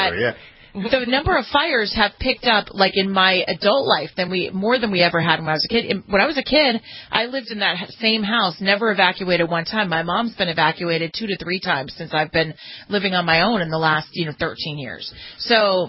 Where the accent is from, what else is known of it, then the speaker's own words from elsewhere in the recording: Los Angeles, California, United States; I can remember just growing up in Los Angeles, every summer we would have a knock